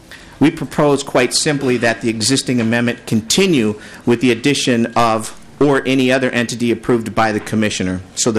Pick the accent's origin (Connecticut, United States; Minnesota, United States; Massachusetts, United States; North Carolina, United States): Minnesota, United States; Champlin; I'm from Champlin, Minnesota.